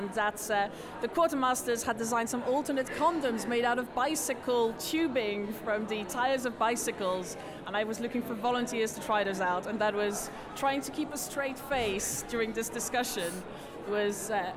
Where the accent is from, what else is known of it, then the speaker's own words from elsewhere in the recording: France; now in England, United Kingdom; In real life, I'm French, but I come from England, where I've been living for a while